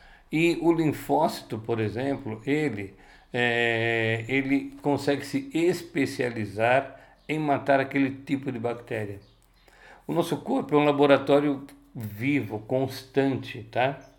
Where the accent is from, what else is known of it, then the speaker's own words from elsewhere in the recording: São Paulo, Brazil; moved away; Vim de São Paulo, aqui para Minas Gerais, porque eu também queria uma saúde melhor.